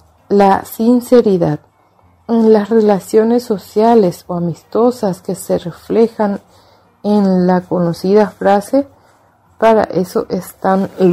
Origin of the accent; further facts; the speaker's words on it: Paraguay; somos paraguayos y que por naturaleza somos creyentes y devotos a nuestra imagen, a nuestra religión